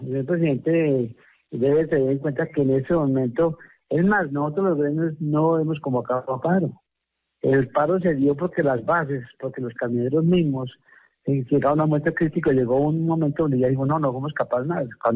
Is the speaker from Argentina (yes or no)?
no; Colombia; nosotros somos colombianos y tenemos algo que podemos reclamar como compatriotas